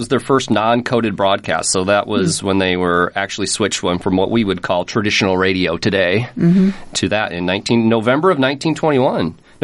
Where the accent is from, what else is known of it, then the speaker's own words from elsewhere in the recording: Sioux City, Iowa, United States; now in Des Moines, United States; But, yeah, I'm from the Sioux City area